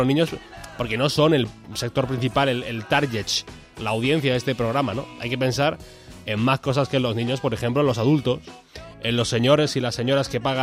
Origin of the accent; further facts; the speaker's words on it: Granada, Andalusia, Spain; En Cádiz o en Granada, yo soy de Granada.